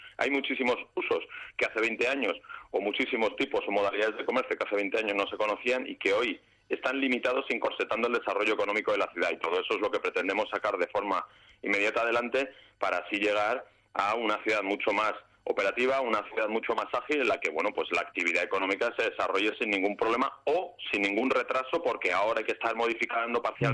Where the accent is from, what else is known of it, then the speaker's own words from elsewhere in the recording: Alcalá de Henares, Community of Madrid, Spain; Soy hijo de Alcalá de Henares, he estado un montón de años viviendo fuera también.